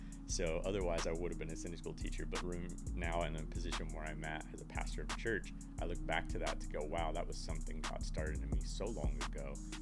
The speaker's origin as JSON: {"language": "English", "town": "Columbus", "region": "Mississippi", "country": "United States", "tie": "born or raised there", "said": "So we were grew up in the South. I grew up in Columbus, Mississippi, and just my mom taking us to church all the time."}